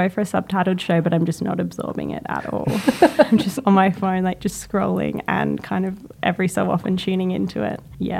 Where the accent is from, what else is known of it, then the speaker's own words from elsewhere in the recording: Sydney, New South Wales, Australia; now in Melbourne, Australia; I've lived in Melbourne for about 8 years now, and I grew up in Sydney, and I've done a bit of travel.